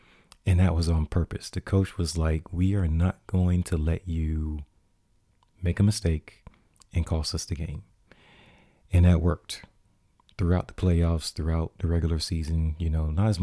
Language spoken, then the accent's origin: English; Fort Lauderdale, Florida, United States; And we lived in South Florida. I grew up in Fort Lauderdale, so we were 20, 25 miles north of Miami, so we should have been rooting for the Dolphins, really.